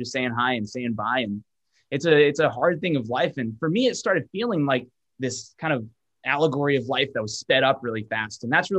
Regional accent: Kenya; now in United States; when I came from Kenya first, coming to the States, I was really struggling to kind of find my place here in America.

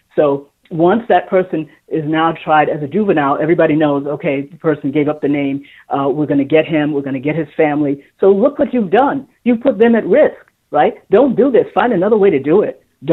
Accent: New York City, New York, United States; As I've told you in another call, I was born and raised in Harlem.

